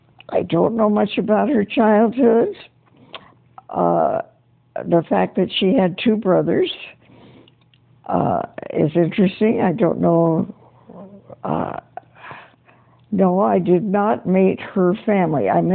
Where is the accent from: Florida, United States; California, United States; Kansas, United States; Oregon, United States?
Oregon, United States; Marshfield; born there; I was born in Marshfield, Oregon, a little town which is now called Coos Bay. And I was born at Kaiser Hospital.